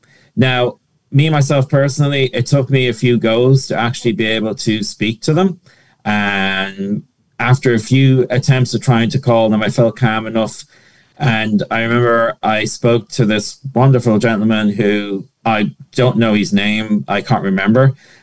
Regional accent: Connacht, Ireland; So I'm originally from East County Galway.

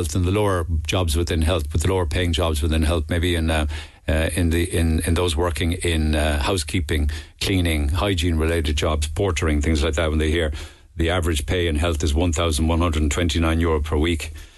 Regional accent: Cork, Munster, Ireland; I'm from Cork and I can't make Dublin work.

